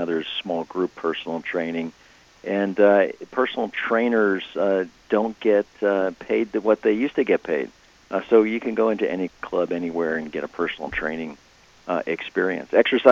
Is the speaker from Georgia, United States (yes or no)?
yes; Georgia, United States; my home state, Georgia, is one of them